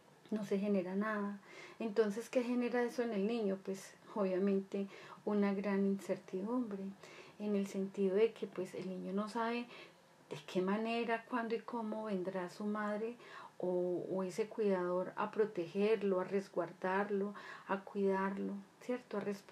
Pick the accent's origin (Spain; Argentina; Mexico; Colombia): Colombia; como decimos acá en mi tierra, en Colombia